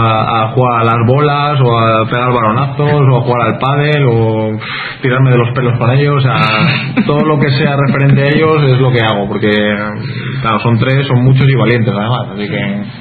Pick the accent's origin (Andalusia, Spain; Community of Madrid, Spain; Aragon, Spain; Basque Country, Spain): Community of Madrid, Spain; Madrid; Yo soy de Madrid